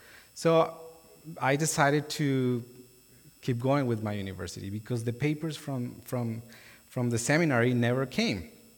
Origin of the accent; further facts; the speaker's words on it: Colombia; So I come from Colombia. And I encountered Jesus when I was 14 years old. And I grew up in a Catholic, like pretty much all Colombians grew up in a Catholic context